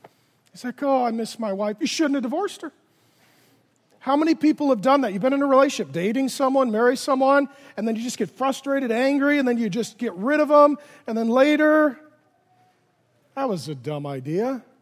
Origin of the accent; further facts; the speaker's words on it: Ireland; All right, I'm Irish. I always say we have two emotions, asleep and angry.